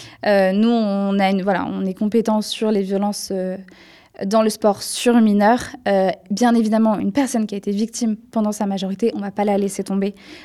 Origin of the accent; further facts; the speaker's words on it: Auvergne-Rhône-Alpes, France; moi, je suis venue par ici parce que j'ai grandi dans l'Isère, donc je suis presque à domicile.